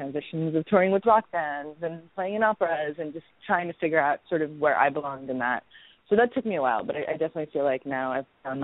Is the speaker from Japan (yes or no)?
no; India; also born or lived in Los Angeles, United States; I went to music and dance boarding school in Kalakshetra growing up as a little kid. And then I was sort of raised between India and LA back and forth a lot of summers in India, a lot of school in both places